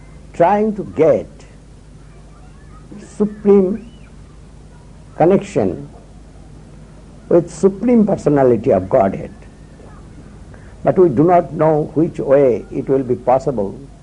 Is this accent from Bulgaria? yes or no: no; India; English is a second language; And I come from India not for showing me only.